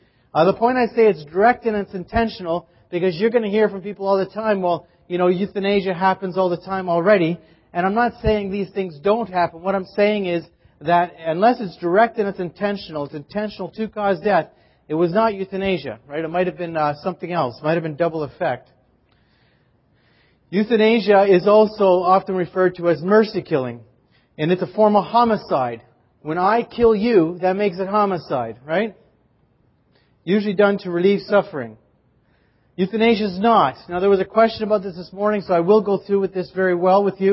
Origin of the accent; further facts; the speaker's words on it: Canada; Now, you need to know I'm a Canadian. Don't hold that against me, eh?